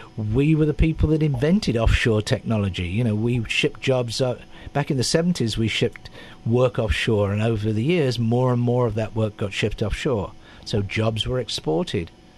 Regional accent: England, United Kingdom; Growing up in England in the 60s was a version of that.

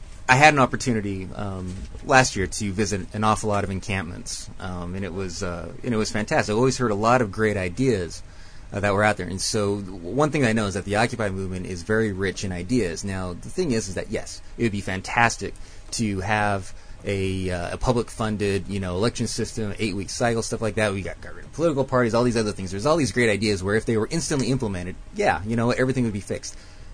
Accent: Utah, United States; but I'll take my home state of Utah, for instance.

